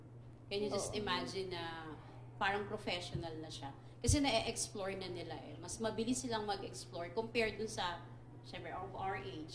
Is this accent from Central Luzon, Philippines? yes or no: yes; San Leonardo, Central Luzon, Philippines; We're from San Leonardo